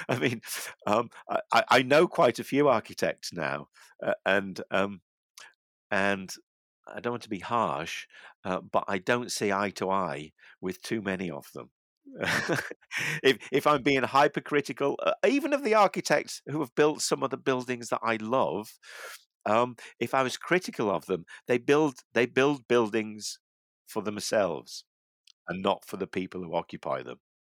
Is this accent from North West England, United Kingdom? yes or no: yes; Liverpool, North West England, United Kingdom; My parents were from Liverpool, in fact, and up to the age of 11, until I went to grammar school, all of my experience of a large city was based around Liverpool, and I grew up in the 60s